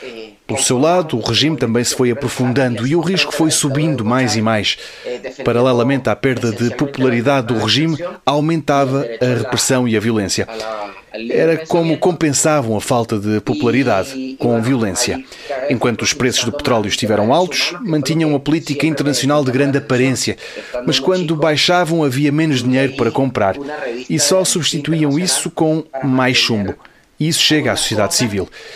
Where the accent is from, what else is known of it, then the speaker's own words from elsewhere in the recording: Palestine; Eu que sou palestiniano, filho de refugiados.